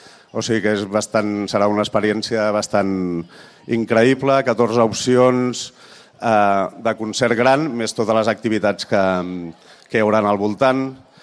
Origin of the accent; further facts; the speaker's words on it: Terrassa, Catalonia, Spain; per un noi com jo, que sóc de Terrassa